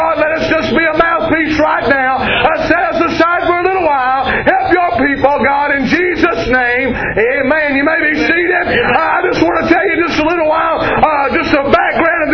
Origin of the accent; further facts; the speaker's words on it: Georgia, United States; And I know that ain't correct English, but I'm from Georgia, so.